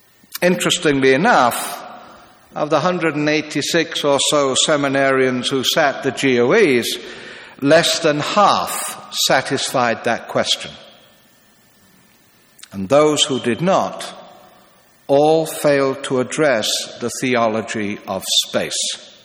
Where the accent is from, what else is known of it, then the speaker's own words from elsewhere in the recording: Hull, Yorkshire and the Humber, United Kingdom; I decided I wanted to go to the oldest church in my hometown, St. Mary's, Lowgate, right in the centre of Hull